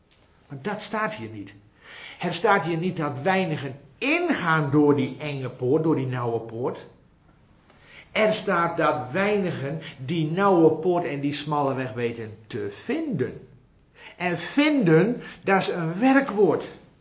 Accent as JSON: {"language": "Dutch", "town": "Giethoorn", "region": "Overijssel", "country": "Netherlands", "tie": "born or raised there", "said": "Ik ben zelf opgegroeid in Giethoorn."}